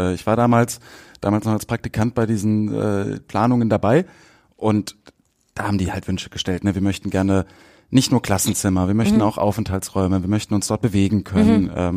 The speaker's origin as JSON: {"language": "German", "town": "Leverkusen", "region": "North Rhine-Westphalia", "country": "Germany", "tie": "born or raised there", "said": "Also ich bin in Leverkusen zur Schule gegangen"}